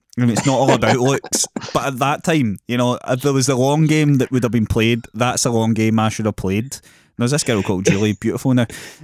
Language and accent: English; Glasgow, Scotland, United Kingdom; I'm Glaswegian.